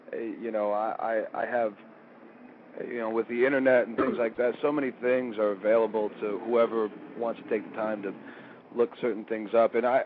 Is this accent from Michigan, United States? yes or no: yes; Detroit, Michigan, United States; I'm not from a place where it's really considered an option, you know, growing up in the Detroit area.